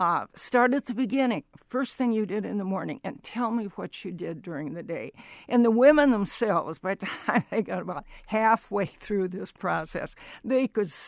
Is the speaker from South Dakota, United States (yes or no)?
yes; South Dakota, United States; Growing up in South Dakota, where the land was so flat, I have no idea.